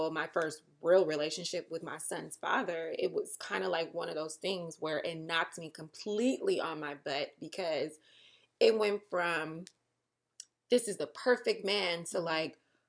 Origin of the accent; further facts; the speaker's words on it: Inglewood, California, United States; You know what? I don't say L.A. I'm from Inglewood, girl.